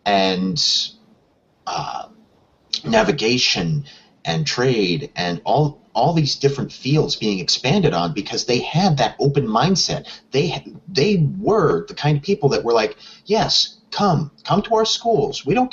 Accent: Chicago, Illinois, United States; now in Pittsburgh, United States; Born and raised in Chicago, Illinois, to a Roman Catholic family. Spent 8 years in the military, currently living in Pittsburgh as a graphic designer and an atheist.

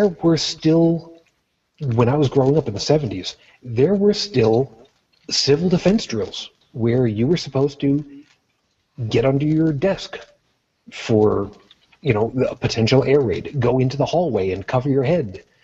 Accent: Long Island, New York, United States; growing up on Long Island, to getting ready to go to college all the way across the state

